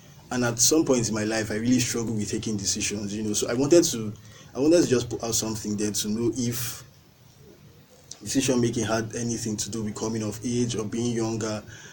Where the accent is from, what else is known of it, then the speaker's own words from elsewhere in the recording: Abia, Nigeria; I'm from Abia State.